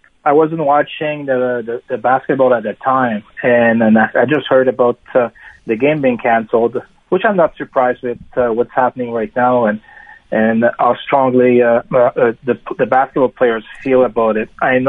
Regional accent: Quebec City, Quebec, Canada; like any other kid that growing up in Canada or Quebec City, like I was

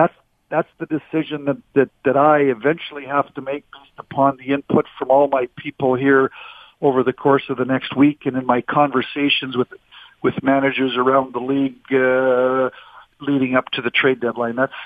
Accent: Vernon, British Columbia, Canada; being from British Columbia, from Vernon, I still have a place out in Vernon. I go back there for about a month in the summertime.

